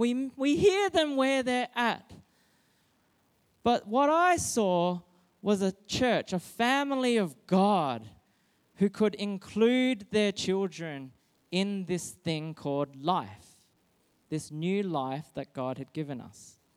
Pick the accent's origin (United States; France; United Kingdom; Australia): Australia; Perth, Western Australia; I was born here and I was growing up in Perth, or raised in Perth, and I'm so used to being the minority in a community.